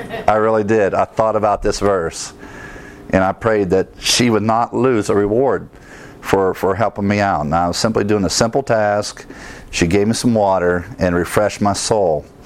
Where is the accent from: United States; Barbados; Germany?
United States; Ohio; when I was growing up in Ohio.